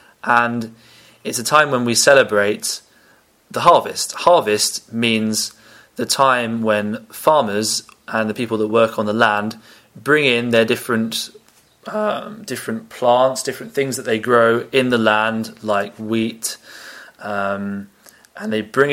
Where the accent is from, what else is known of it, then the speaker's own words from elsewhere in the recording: England, United Kingdom; I'm from England.